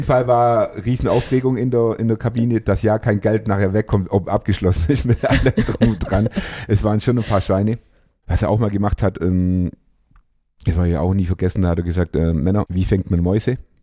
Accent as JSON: {"language": "German", "town": "Ulm", "region": "Baden-Württemberg", "country": "Germany", "tie": "born or raised there", "said": "Da ich ja auch gebürtiger Ulmer bin und mit 5 Jahren wirklich in dem Verein mit Fußballspielen angefangen habe."}